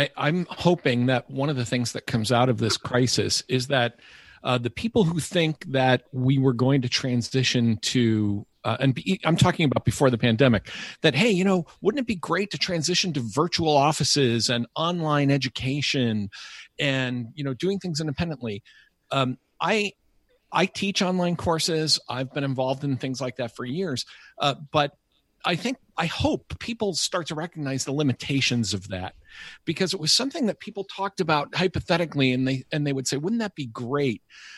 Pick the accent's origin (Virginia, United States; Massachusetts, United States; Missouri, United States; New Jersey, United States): Massachusetts, United States; now in Rhode Island, United States; I am a son of the Commonwealth and born and raised in Massachusetts, I now make my home in Rhode Island